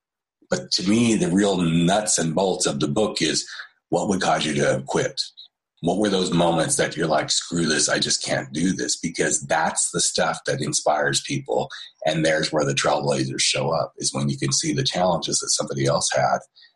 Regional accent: Colorado, United States; my dad is, and I grew up in Colorado, and he used to elk hunt

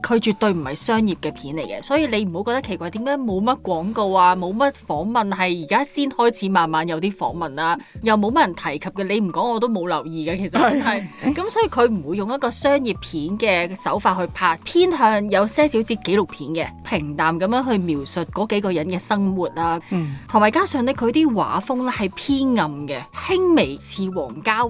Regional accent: Hong Kong; 我们香港人

